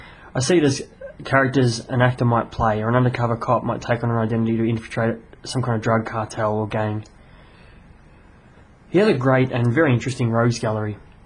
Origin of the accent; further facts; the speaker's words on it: Australia; accent: Australian; I hope that my Australian accent doesn't throw you off too much.